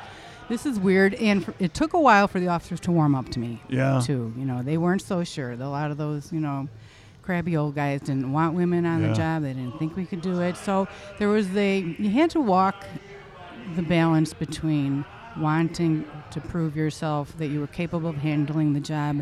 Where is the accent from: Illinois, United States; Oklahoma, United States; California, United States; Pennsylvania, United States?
Illinois, United States; I grew up in St. Pete's.